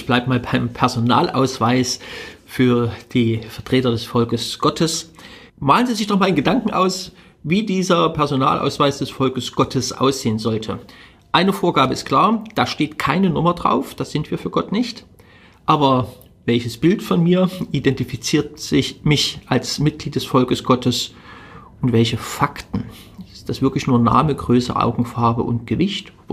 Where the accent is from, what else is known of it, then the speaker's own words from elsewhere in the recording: Germany; Ich bin in Deutschland groß geworden, ich bin von der Geschichte dieses Landes, von ihrer Kultur wie selbstverständlich geprägt worden.